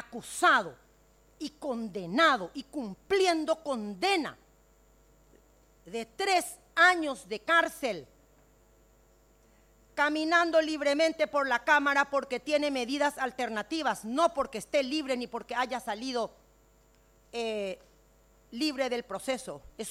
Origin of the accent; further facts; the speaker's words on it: Paraguay; Yo soy paraguaya a mucha honra. Yo defiendo la soberanía del Paraguay y no me arrodillo a ningún embajador.